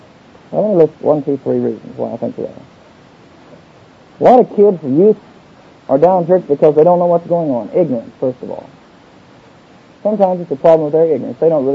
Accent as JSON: {"language": "English", "region": "Oklahoma", "country": "United States", "tie": "born or raised there", "also_born_or_lived": "Texas", "said": "I grew up in the Bible Belt in Oklahoma and Texas"}